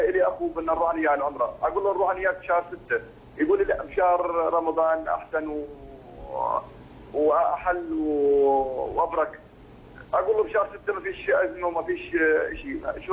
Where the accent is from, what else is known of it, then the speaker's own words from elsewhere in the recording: Jordan; بعثة الحج عندنا بالأردن دائما احنا مستعجلين